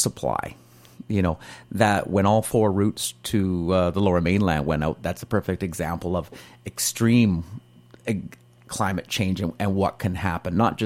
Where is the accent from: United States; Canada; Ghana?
Canada; Armstrong, British Columbia; I'm from Armstrong. I've lived there for 75